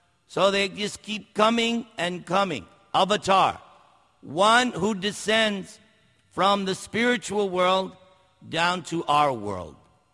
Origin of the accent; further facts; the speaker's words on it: New York, United States; I'm from New York. Forget about it.